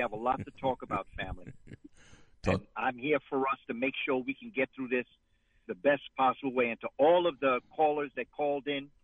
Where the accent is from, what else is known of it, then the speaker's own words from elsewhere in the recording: New York, United States; brother, I come from New York for your ribs.